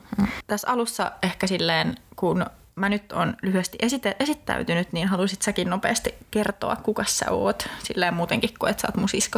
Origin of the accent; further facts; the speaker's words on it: Espoo, Uusimaa, Finland; Oon itse kotoisin Espoosta, ihana kaupunki